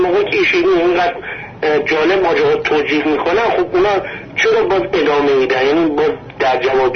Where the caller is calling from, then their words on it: Mashhad, Razavi Khorasan, Iran; از مشهد هستم.